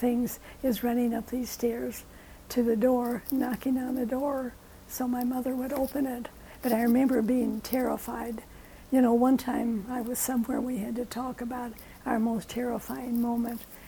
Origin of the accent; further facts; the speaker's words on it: Chicago, Illinois, United States; I just remember growing up in Chicago, mm-hmm. and I liked it. And we lived in a brownstone apartment on the first floor.